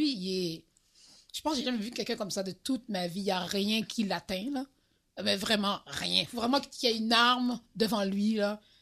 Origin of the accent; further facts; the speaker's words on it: Rivière-des-Prairies, Quebec, Canada; Et puis, j'ai grandi à Rivière-des-Prairies.